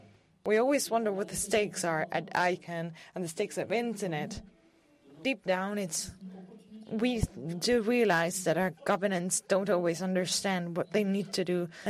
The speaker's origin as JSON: {"language": "English", "country": "Senegal", "said": "I thank you all I'm glad to participate at this meeting, and I come from Senegal."}